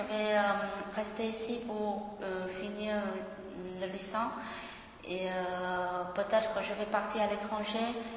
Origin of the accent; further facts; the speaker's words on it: Vietnam; French is a second language; now in France; je suis une Vietnamienne qui fait mes études en France. Ça fait un an et plus.